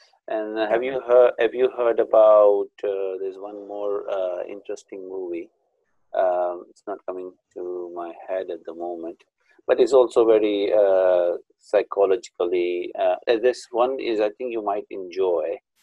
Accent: Pakistan; now in United Kingdom; I'm from Pakistan. She's from India. So. And I'm in the UK

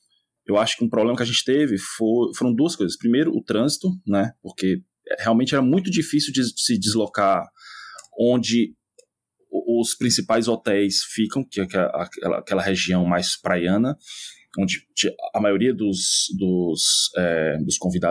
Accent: Fortaleza, Ceará, Brazil; also born or lived in São Paulo; Eu sou de Fortaleza, né? Nasci em Fortaleza. E as duas cidades que eu mais morei na vida, embora eu tenha morado em um monte de cidades diferentes, mas foram Fortaleza e São Paulo.

